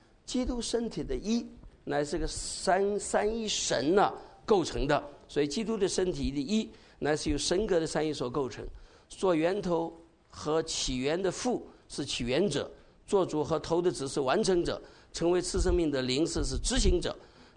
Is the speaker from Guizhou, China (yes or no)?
no; Zhejiang, China; now in United States; 那我是中国，我是浙江人嘛，我是中国人嘛